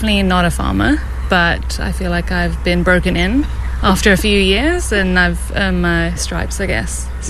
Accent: Cape Town, Western Cape, South Africa; Yeah, I'm from Cape Town.

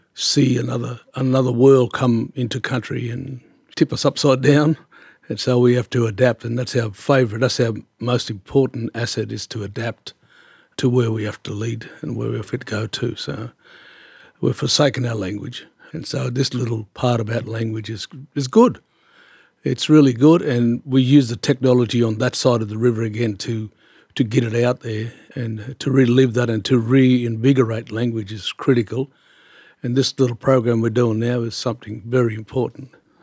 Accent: Bourke, New South Wales, Australia; Originally, I'm from Bawarana, born in Bawarana, and then moved to Bourke. Still on Ngambar country, so I was born on country and still back home there. Best place on earth is Bourke.

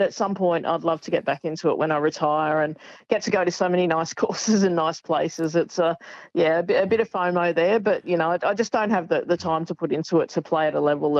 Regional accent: Australia; you know, we've always done that as Aussie golfers, and I'm sure it's the same in every sport.

